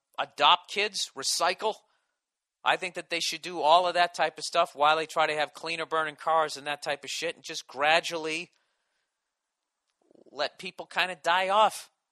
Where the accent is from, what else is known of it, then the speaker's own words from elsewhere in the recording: Ireland; I'm Irish. I know why we got the reputation for being a bunch of drunk motherfuckers, because so many of us are